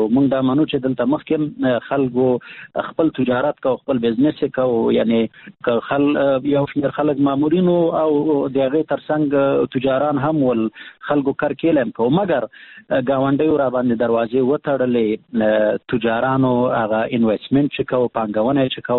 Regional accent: Afghanistan; د لغمان دی اوسیدونکو په توګه او د یو مدني فعال په توګه او د افغان ولس د یو بچی په توګه

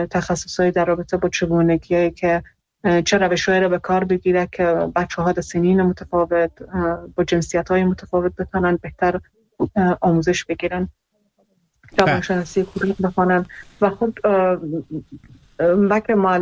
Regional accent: Iran; خودم در ایران بزرگ شدم و اونجا درس خوندم

